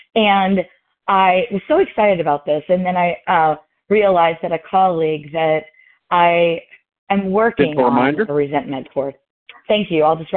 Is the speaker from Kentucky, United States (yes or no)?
yes; Louisville, Kentucky, United States; I'm from Louisville, Kentucky, and I'm really, really grateful to be here.